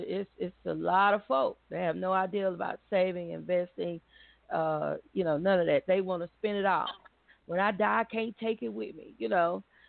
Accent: Atlanta, Texas, United States; now in Dallas, United States; It's in it's in my hometown of Atlanta, Texas. You know, I've been here a long time, too, honest. So when people ask me, I say I'm from two places, you know.

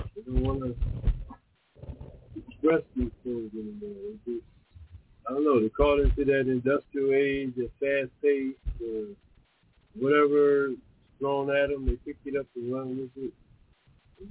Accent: Oakland, California, United States; for the mother and grandmother, and I'm from Oakland, that is, and the best of them

